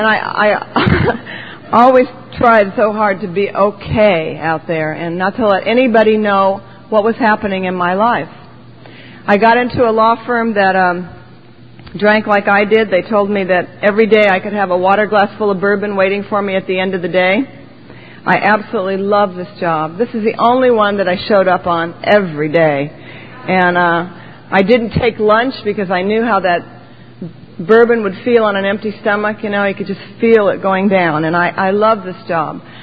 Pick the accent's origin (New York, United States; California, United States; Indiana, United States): California, United States; Los Angeles; I'm born and raised in West L.A. I drank there. I couldn't move when I drank, so I couldn't go anywhere. I never got out of West Los Angeles.